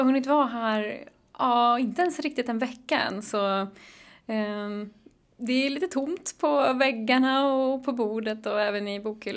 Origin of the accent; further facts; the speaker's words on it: Stockholm, Stockholm County, Sweden; also born or lived in Hälsingland; Jag är född och uppvuxen i Stockholm och sen har jag bott i flera år i Hälsingland.